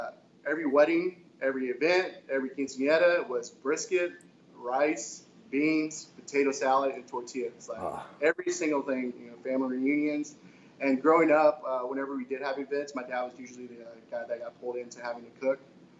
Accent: Grand Prairie, Texas, United States; I'm born and raised in Texas. Born and raised in Grand Prairie, actually.

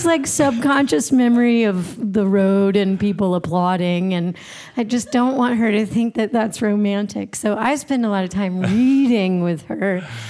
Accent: North Carolina, United States; I'm from North Carolina, and he's from South Carolina

